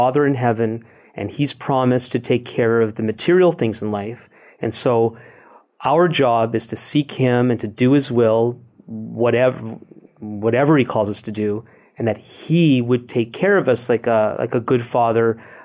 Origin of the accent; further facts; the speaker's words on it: Montreal, Quebec, Canada; We're both from Montreal, and we're both from Jewish backgrounds.